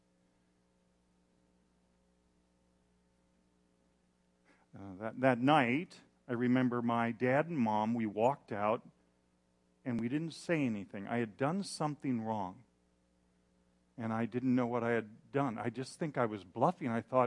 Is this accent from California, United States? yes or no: yes; Upland, California, United States; I grew up in Southern California, in Upland, California, went to Baldy View Elementary School.